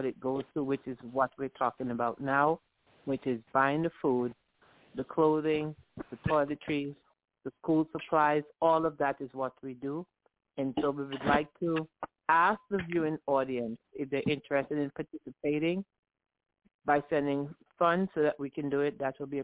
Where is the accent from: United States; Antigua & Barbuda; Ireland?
Antigua & Barbuda; Villa, Saint John; I'm from Villa.